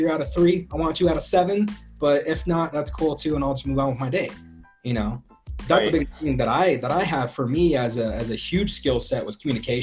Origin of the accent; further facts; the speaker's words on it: Pueblo, Colorado, United States; growing up in Pueblo, Colorado, tough on the streets, we like to say, with my street credentials.